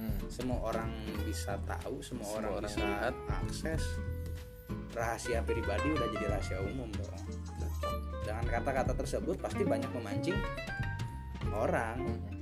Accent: Karawang, West Java, Indonesia; Di ya adalah di daerah Karawang.

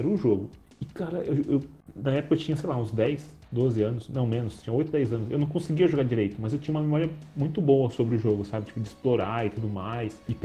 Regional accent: São Paulo, Brazil; eu sou de São Paulo, né, originalmente.

